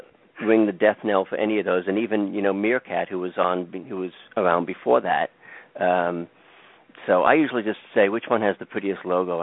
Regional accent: Boston, Massachusetts, United States; accent: Boston; I don't know that it doesn't really get my Boston accent down too well

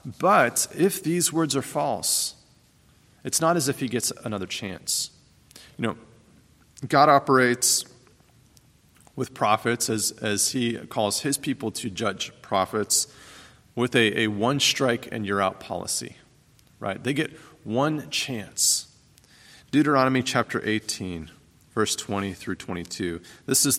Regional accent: Pittsburgh, Pennsylvania, United States; You know, growing up in Pittsburgh, the Steelers were on the radio, and they had this great local broadcast team, a very Pittsburgh-esque team

